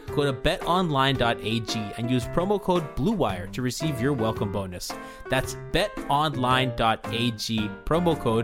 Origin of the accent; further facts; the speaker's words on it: Kendall, Florida, United States; I grew up in Kendall, hip hop era.